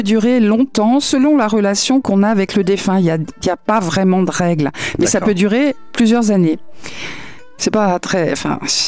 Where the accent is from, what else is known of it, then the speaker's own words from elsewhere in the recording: France; je dirais comme chez nous en France, hein, l'inhumation coûte très cher.